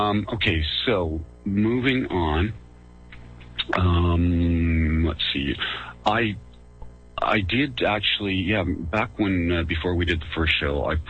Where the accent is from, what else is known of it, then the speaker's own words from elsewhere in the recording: Canada; born there; I am, as I say, 52 years old. I'm born, I'm a Canadian by birth, born here, but my parents are both German, and my entire history, family background is in Germany.